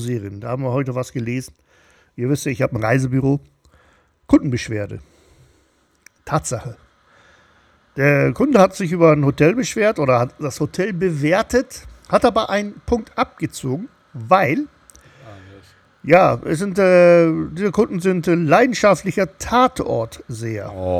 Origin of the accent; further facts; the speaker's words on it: Germany; Also ich komme hier aus Deutschland